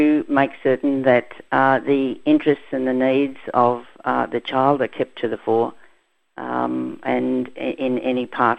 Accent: Australia; I'm an Australian citizen like everybody else.

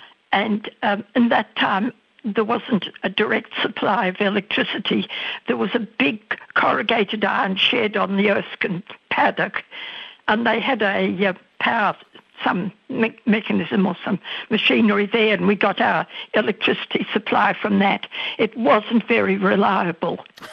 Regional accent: Colac, Victoria, Australia; our family holiday house, because we came from Colac, and we had a holiday house up sort of behind the shops

